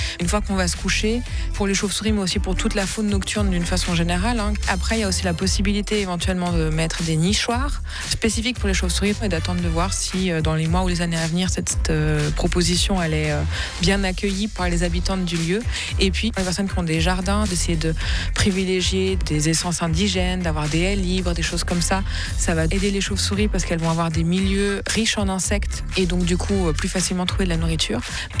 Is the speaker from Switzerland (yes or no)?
yes; Switzerland; Chez nous, en Suisse et plus largement en Europe, les chauves-souris elles sont toutes insectivores